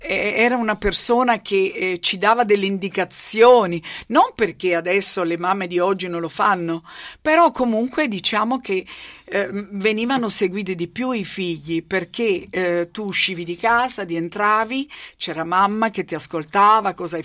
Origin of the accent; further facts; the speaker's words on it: Salerno, Campania, Italy; Sono cresciuta a Salerno